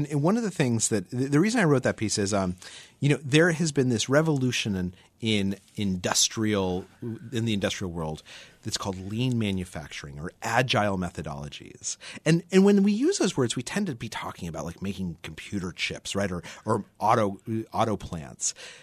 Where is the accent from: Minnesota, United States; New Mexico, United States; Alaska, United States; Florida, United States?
New Mexico, United States; I grew up in New Mexico where I was surrounded by a lot of people who talked about visualization